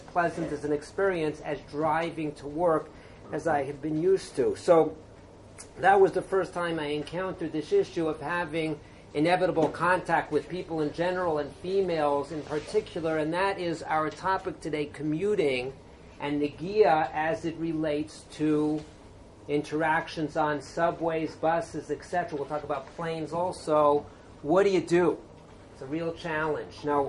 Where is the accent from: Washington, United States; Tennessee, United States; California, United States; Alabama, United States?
California, United States; Los Angeles; I wasn't from New York, I was from Los Angeles, and I didn't know that you needed the elbows.